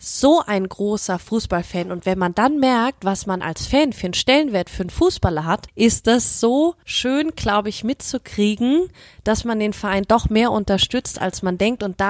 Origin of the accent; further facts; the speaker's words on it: Germany; Ich als Deutsche muss sagen